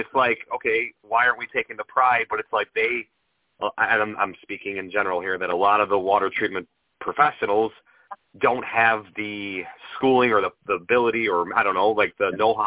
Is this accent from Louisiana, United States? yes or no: no; Chicago, Illinois, United States; And I know I come from Chicago, where they say our water is the best in the world and all that stuff.